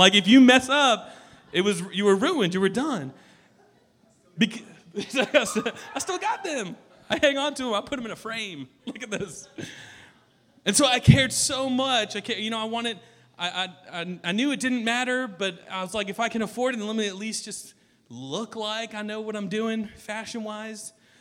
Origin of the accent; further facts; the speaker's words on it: Roswell, United States; Back where I grew up in Roswell, shout out to my girl Lily. I've known Lily since she was, 3 years old?